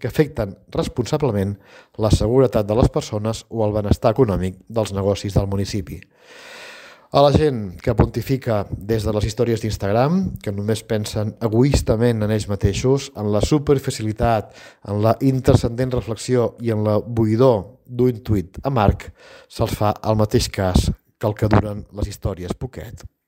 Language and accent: Catalan; Begur, Catalonia, Spain; Indianàpolis és el sobrenom carinyós que li dono a Begú, el meu poble.